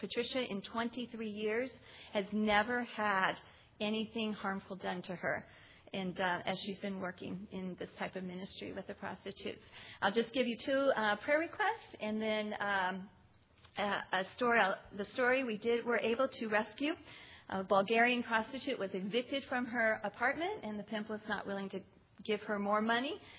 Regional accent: Noblesville, Indiana, United States; I'm from Noblesville, Indiana.

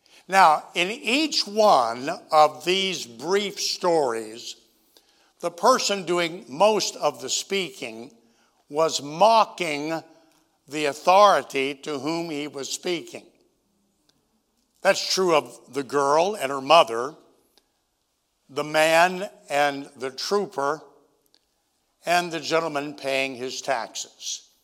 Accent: Tennessee, United States

